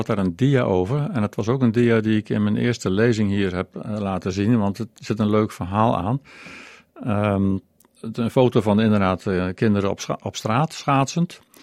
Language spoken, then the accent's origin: Dutch; Oosterbeek, Gelderland, Netherlands; En ik ben geboren en getogen in Oosterbeek. Daar is eigenlijk geen ijs in de buurt.